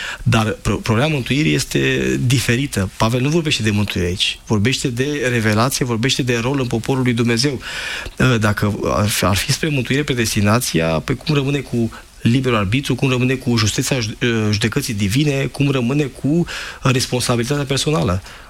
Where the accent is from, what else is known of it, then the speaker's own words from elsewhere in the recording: Romania; born there; M-am născut în România, nu în Germania, hotărât Dumnezeu.